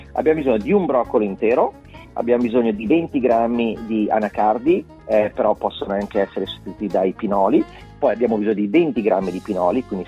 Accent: Milan, Lombardy, Italy; perché essendo milanese l'autunno, le foglie che cadono, si va a castagne, funghi

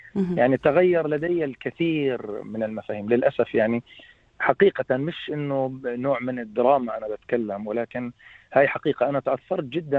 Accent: Palestine; أنا يعني الفنان الفلسطيني اللي اعتز بفلسطينيتي واعتز بعروبتي

